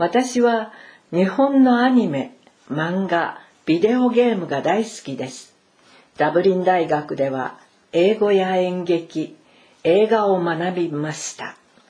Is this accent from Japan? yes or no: no; Ireland; Japanese is a second language; 私はアイルランド出身です。アイルランドはヨーロッパに浮かぶ人口500万人の小さな島で、イングランドのすぐ隣に位置しています。